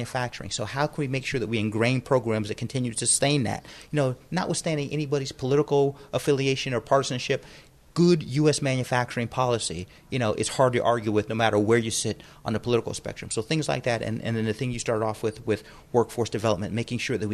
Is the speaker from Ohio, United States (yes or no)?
yes; Youngstown, Ohio, United States; That's great. And again, I come from Youngstown, Ohio, so we've dealt with that and we live that and we're dealing with it now.